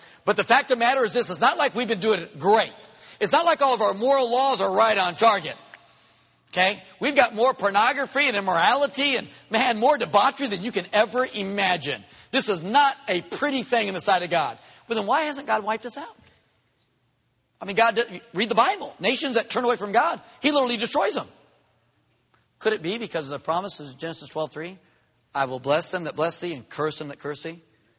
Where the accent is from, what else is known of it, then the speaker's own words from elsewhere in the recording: United States; I'm glad I'm an American, and I'm glad we have the freedoms we do.